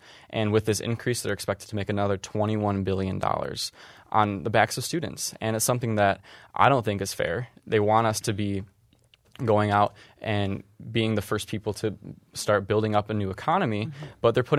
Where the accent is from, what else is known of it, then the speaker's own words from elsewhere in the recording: Downriver, Michigan, United States; I come from Downriver, which has a lot of blue-collar working-class families.